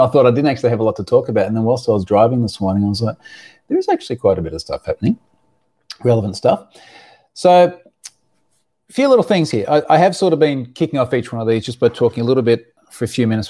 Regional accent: Queensland, Australia; Queensland, my home state, I did actually take a look at this a little bit earlier on.

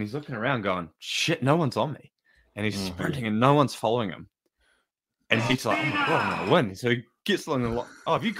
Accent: Chania, Crete, Greece; finishes in Chania, which is actually like my hometown, which is crazy. This is a little island in Crete. My grandma was born there. We're from there. Got cousins, everything there.

